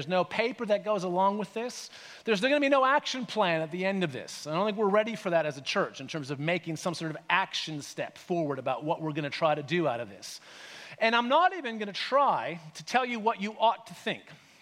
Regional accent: Canada; now in Australia; let me just acknowledge, I'm Canadian, so there's an irony in all of this, right?

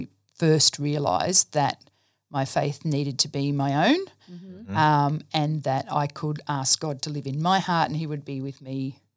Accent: Brisbane, Queensland, Australia; born there; So I grew up in a Christian home. I was born in Brisbane. So, you know, technically I can claim to be a Queenslander. I lived there for about 3 years, I think

